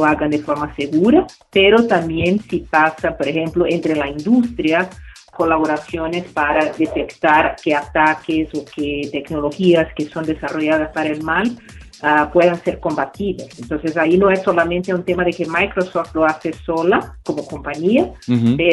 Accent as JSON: {"language": "Spanish", "country": "Brazil", "said": "Sí, soy brasileña"}